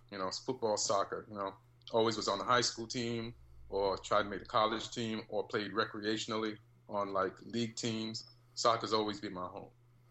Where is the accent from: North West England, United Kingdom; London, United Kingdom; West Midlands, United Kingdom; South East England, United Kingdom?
London, United Kingdom; Shepherd's Bush; I was born in England, right? I grew up in Shepherd's Bush. I went to Walmart Park Elementary School